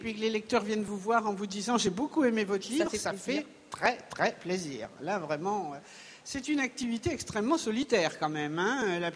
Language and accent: French; Meursault, Bourgogne-Franche-Comté, France; born there; now in Beaujolais, France; bien que je sois une fille des vignes, hein, je suis née à Meursault et j'habite dans le Beaujolais.